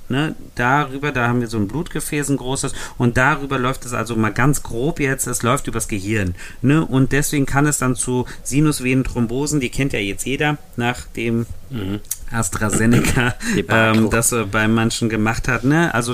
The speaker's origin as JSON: {"language": "German", "region": "Hesse", "country": "Germany", "said": "ich komme aus Hessen"}